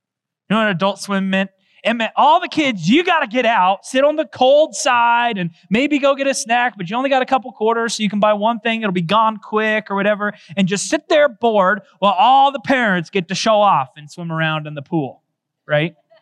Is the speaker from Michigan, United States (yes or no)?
no; Olathe, Kansas, United States; I grew up in Olathe, Kansas.